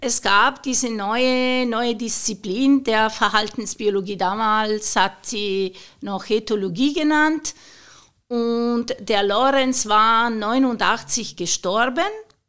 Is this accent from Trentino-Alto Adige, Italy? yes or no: no; Lombardy, Italy; ich bin in Italien aufgewachsen, also in Norditalien.